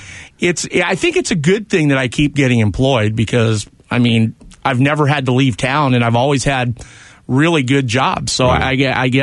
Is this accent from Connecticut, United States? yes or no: no; California, United States; Well, I wasn't born in the Valley, but I was raised there from the time I was 3 years old.